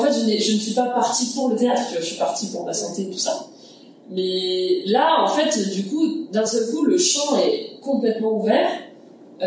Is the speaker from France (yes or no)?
yes; France; Chez nous en France, on a beaucoup de chance